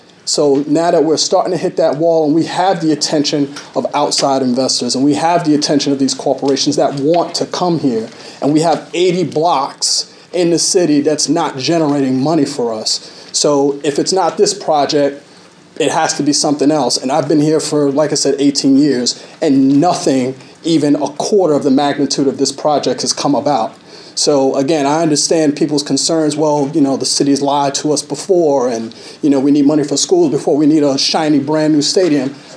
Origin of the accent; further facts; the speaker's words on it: Brooklyn, New York, United States; now in Church Hill, United States; I live in Church Hill. I'm originally from Brooklyn.